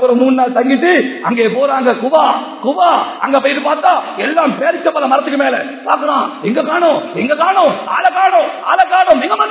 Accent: Hatton, Central Province, Sri Lanka; நானும் இலங்கை தான், நானும் ஹெட்டன் தான், நெலும்பு ஓலை எல்லாம் இருக்கு.

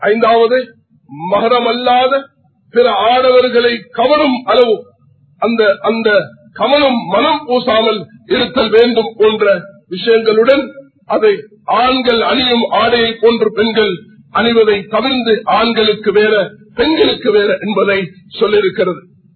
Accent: Sri Lanka; இந்த நாட்டுடைய பிரஜைகள் என்ற அடிப்படையில் நாங்கள் Sri Lankans, we love our motherland, எங்களுடைய தாய்நாட்டை நாம் நேசிக்கிறோம்.

